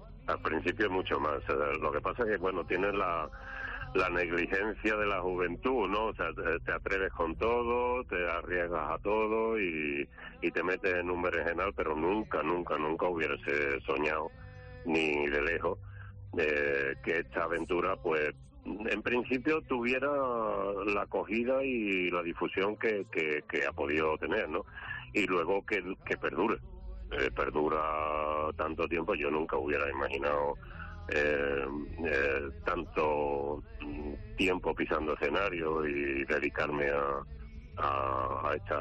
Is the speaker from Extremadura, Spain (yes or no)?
no; Huelva, Andalusia, Spain; somos de Huelva, porque nos relacionaban mucho con Jaén